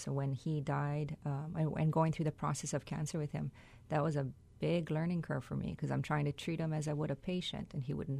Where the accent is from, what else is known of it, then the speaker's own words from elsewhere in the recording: Hawaii, United States; A lot of my work here will talk about growing up in Hawaii, which is not your typical visions of Hawaii.